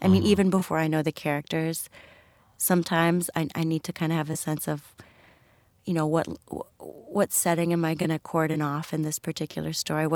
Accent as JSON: {"language": "English", "region": "Florida", "country": "United States", "tie": "born or raised there", "said": "we really did have this unbelievable childhood in South Florida."}